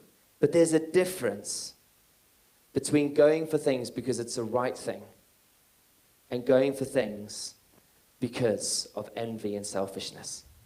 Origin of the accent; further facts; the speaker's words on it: West Midlands, United Kingdom; And I grew up in Herefordshire. When I came to England, I spent my teenage years in Herefordshire.